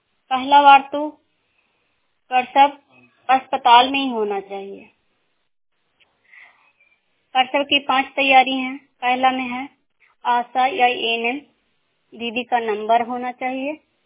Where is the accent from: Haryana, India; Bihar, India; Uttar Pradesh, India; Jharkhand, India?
Bihar, India; Hilsa; मैं हिलसा ब्लॉक जिला नालंदा की रहने वाली हूँ